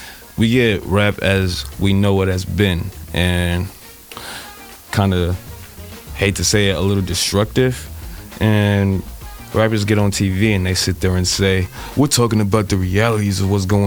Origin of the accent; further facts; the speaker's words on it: New York, United States; now in Minnesota, United States; Now, being that I'm from New York, but not in New York. I live here in Minnesota, so I'm around y'all and y'all unique sounds.